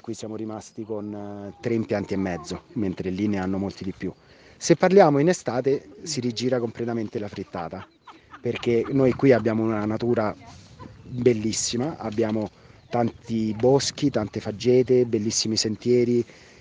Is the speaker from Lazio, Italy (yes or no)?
yes; Terminillo, Lazio, Italy; also born or lived in Rome; io sono nato a Roma, ma già penso a 2 mesi stavo al Terminillo, dove ho vissuto fino a circa 10 anni. Ora vivo a Roma da tanto, ma ogni weekend sono